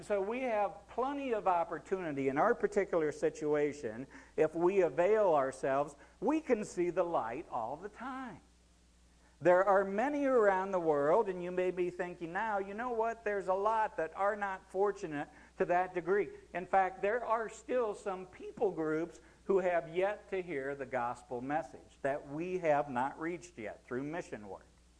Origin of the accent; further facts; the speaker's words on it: United States; Well, I grew up in America, and culturally we're a Christian nation